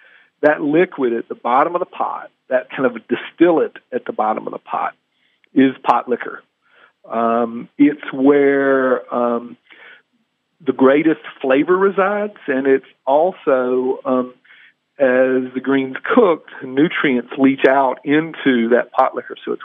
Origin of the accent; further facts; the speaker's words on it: the South, United States; But beyond that, as a Southerner, you know, if I focus just solely upon American creativity